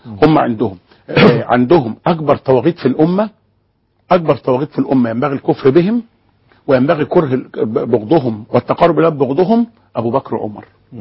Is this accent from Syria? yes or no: no; Egypt